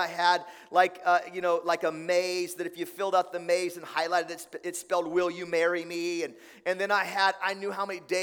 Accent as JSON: {"language": "English", "town": "Tillamook", "region": "Oregon", "country": "United States", "tie": "born or raised there", "said": "I grew up in Oregon. The theme of my town was cheese, trees, and ocean breeze, Tillamook, Oregon, okay?"}